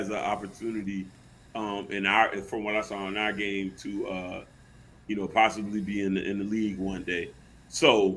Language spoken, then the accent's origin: English; Savannah, Georgia, United States; I live in Savannah currently. I am from Savannah.